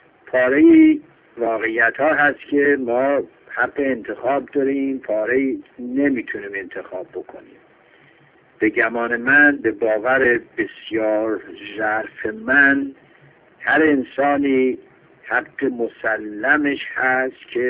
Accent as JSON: {"language": "Persian", "town": "Tabriz", "region": "East Azerbaijan", "country": "Iran", "tie": "born there", "said": "من در تبریز به دنیا اومدم، تبریزی هستم"}